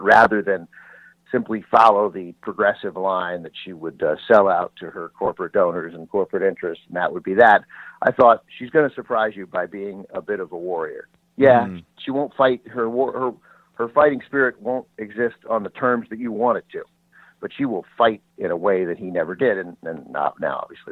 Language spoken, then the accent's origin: English; United States; And as an American, we don't talk about it.